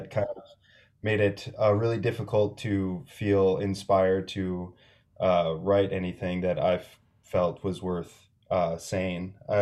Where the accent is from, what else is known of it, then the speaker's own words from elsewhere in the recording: La Crosse, Wisconsin, United States; now in Minneapolis, United States; I actually live in South Minneapolis. I'm from La Crosse, Wisconsin, and I've spent, a chunk of time there in my adulthood.